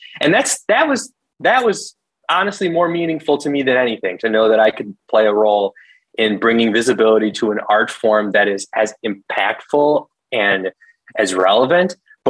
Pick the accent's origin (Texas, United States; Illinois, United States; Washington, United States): Illinois, United States; Chicago; But I'm originally from Chicago.